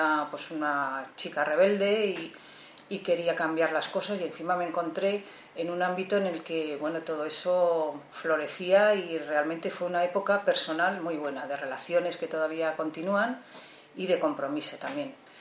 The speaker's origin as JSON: {"language": "Spanish", "region": "Basque Country", "country": "Spain", "said": "Somos del País Vasco y, bueno, pues eso siempre ha sido una semilla dentro de mi casa."}